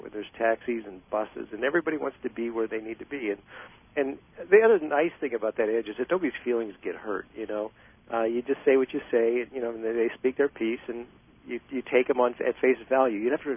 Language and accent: English; Nebraska, United States; now in Pennsylvania, United States; growing up in Nebraska or serving in California or the East Coast